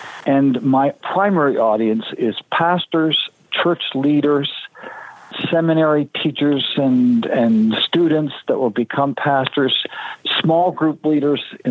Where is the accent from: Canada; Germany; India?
Canada; Eastern Canada; I come from the East.